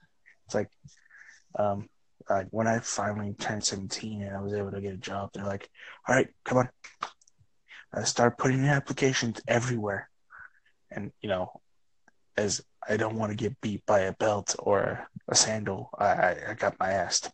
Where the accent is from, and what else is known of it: Texas, United States